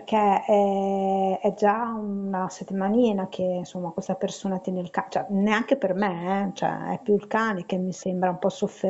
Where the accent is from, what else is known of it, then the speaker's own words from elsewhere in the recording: Marmorta, Emilia-Romagna, Italy; sono di Marmorta.